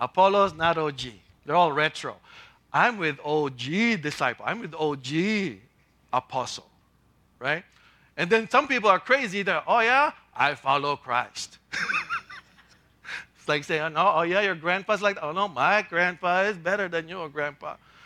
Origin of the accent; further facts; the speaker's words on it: Philippines; But, well, since I'm Filipino, I see it more in the culture, right?